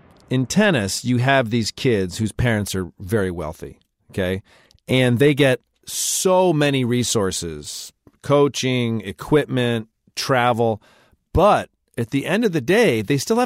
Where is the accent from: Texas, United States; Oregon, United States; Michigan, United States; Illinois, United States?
Michigan, United States; Growing up in Michigan, there was so much Canada.